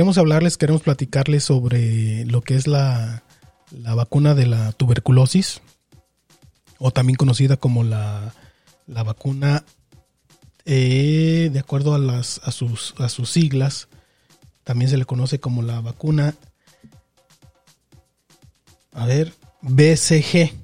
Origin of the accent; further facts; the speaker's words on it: Mexico; esa marca en específico nos identifica como no solamente como mexicanos, sino como parte de Latinoamérica